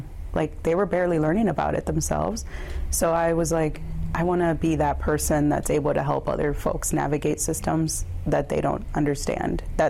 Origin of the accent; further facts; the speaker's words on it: Iowa, United States; Looking back at my family growing up in Iowa, there wasn't a lot of like resources that were in Spanish.